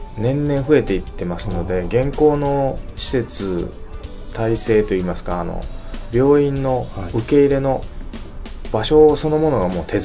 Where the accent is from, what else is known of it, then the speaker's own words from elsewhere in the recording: Tottori, Japan; 僕はもともと日本海鳥取出身なので、